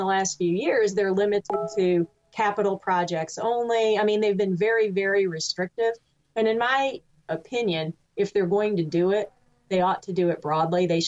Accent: New York, United States; now in Kentucky, United States; I grew up in New York where there is local sales tax.

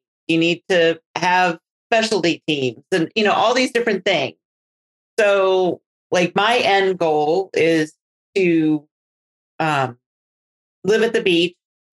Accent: Wisconsin, United States; at least what I can recall from growing up in Wisconsin.

